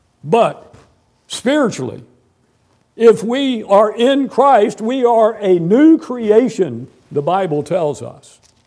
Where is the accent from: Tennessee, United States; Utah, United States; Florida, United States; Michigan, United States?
Florida, United States; Tampa; Now, I mentioned this morning I grew up in Tampa, Florida.